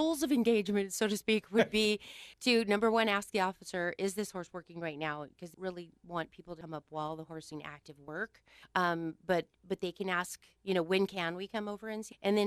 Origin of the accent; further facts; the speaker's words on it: Reno, Nevada, United States; And ranchers and yeah, dairy people, and yeah, I grew up in South Reno, so that was all my friends.